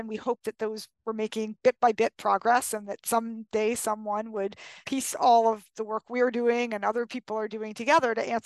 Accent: New York City, New York, United States; I grew up in New York City. Both of my parents are academics, or both biologists, actually.

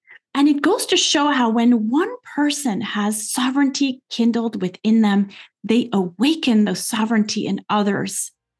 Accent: France; I grew up in France, so she's sort of like a national hero, saint.

